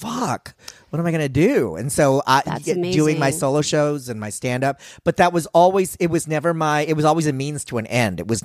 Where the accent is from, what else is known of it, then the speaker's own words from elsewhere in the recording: Philippines; Like, I'm Filipino